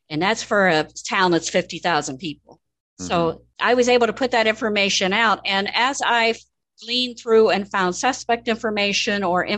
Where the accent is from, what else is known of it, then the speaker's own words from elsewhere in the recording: Mansfield, Ohio, United States; Yes. Born and raised in Mansfield.